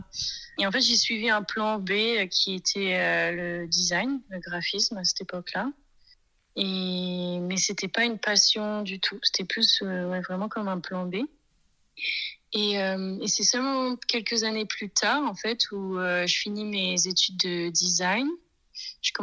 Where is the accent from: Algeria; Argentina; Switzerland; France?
France; moved away as an adult; now in South Africa; je suis française et j'ai 29 ans. Mais maintenant, je vis en Afrique du Sud depuis environ 3 ans.